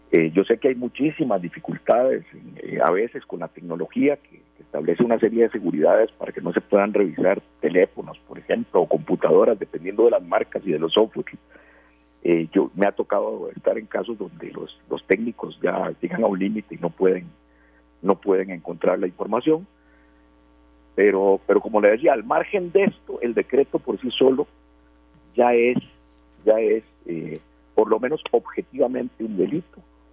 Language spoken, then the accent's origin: Spanish; Costa Rica; Yo soy costarricense